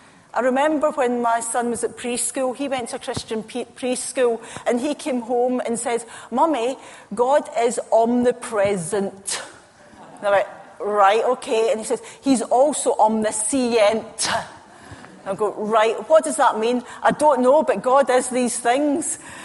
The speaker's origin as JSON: {"language": "English", "region": "Scotland", "country": "United Kingdom", "said": "Being Scottish, I struggle with English, never mind any other language."}